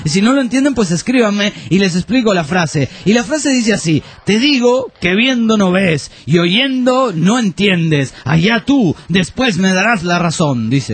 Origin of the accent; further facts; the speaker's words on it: Segovia, Castile and León, Spain; de Segovia, España.